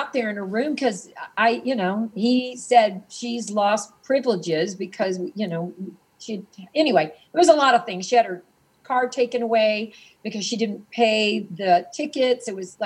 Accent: Mississippi, United States; So I'm from Mississippi. I never heard the word gay when I was being raised in the 50s and 60s.

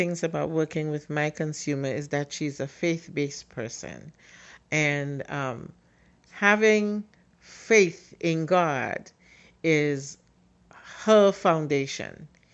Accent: Trinidad & Tobago; now in Cambridge, United States; And so sometimes I would be with her when she goes to functions like the carnivals and so forth in Trinidad, or any major event in which the Red Cross was asked to be on site. And in my village, she was kno

